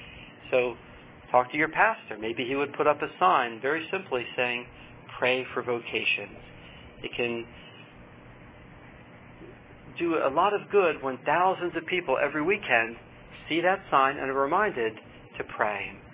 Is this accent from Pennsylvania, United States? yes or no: yes; Philadelphia, Pennsylvania, United States; Growing up in Philadelphia, we had a very close priest friend of ours, Father Lindacki, who's now 75 years old, but still a pastor in Philadelphia.